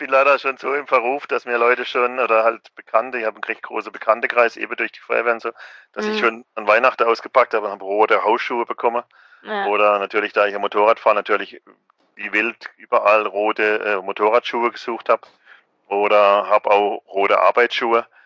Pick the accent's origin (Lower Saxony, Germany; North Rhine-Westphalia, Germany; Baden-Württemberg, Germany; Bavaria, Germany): Baden-Württemberg, Germany; Freiburg; bei uns in Freiburg